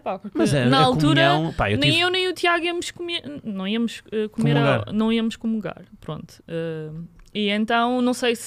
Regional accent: Angola; Eu sou angolana, né?

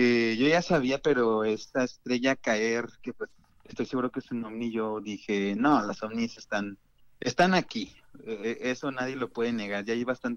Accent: Saltillo, Coahuila, Mexico; now in Monterrey, Mexico; Soy de Saltillo, estudiando en Monterrey

